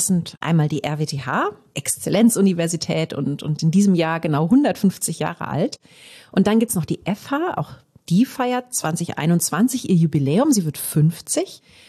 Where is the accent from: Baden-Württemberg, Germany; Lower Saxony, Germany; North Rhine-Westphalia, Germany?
North Rhine-Westphalia, Germany; Aachen; moved away as an adult; Ja, ich bin nach dem Abitur weggezogen zum Studium mit 19. Aber umso mehr freut es mich, dich jetzt mal mit hier hinzunehmen, dir meine alte Heimatstadt zu zeigen.